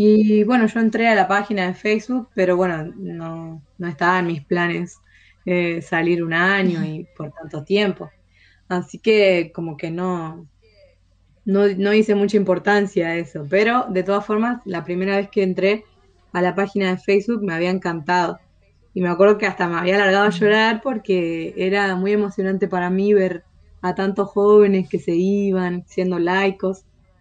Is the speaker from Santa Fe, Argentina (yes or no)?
yes; Esperanza, Santa Fe, Argentina; soy de Santa Fe, de la ciudad de Esperanza. Tengo 20 años